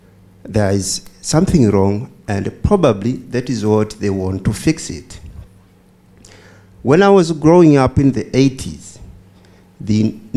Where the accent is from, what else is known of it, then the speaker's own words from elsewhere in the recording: Tanzania; English is a second language; I'm from Tanzania.